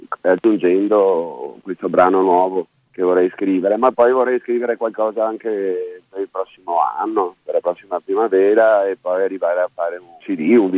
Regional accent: Venice, Veneto, Italy; Ma mi sento coinvolto come veneziano. Venezia per noi è anche

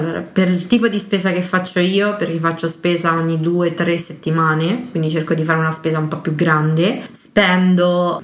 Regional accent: San Benedetto del Tronto, Marche, Italy; now in Trento, Italy; Io sono di San Benedetto del Tronto.

